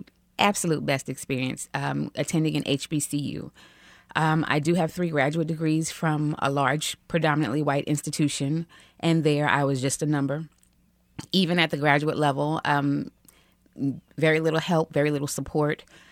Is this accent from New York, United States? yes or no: yes; New York, United States; To be perfectly honest, I'm born and raised in New York